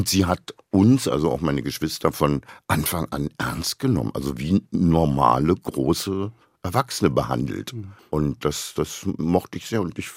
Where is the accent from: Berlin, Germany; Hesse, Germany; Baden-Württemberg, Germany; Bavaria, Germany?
Berlin, Germany; In Berlin